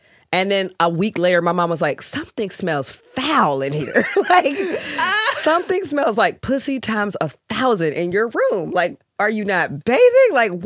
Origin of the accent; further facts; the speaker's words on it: Georgia, United States; Well, I'm from Georgia.